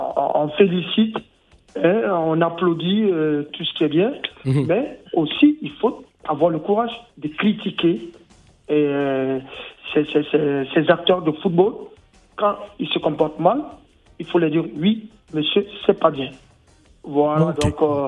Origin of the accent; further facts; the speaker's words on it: Burkina Faso; je peux vous dire que je suis reparti en tant que Burkinabé